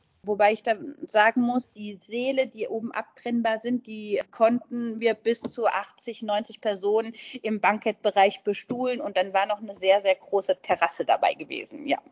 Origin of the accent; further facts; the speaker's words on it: Frankfurt, Hesse, Germany; now in Switzerland; die zentral ist in Frankfurt, das ist ja meine Heimatstadt, lässt sich jetzt wunderbar verbinden. Ich wohne weiterhin in der Schweiz